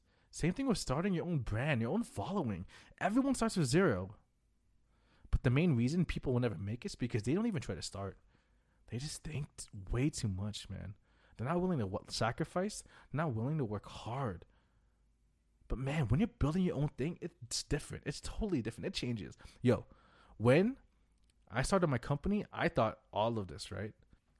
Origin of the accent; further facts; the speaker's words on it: Philippines; You're a dark-skinned Asian. I'm Filipino.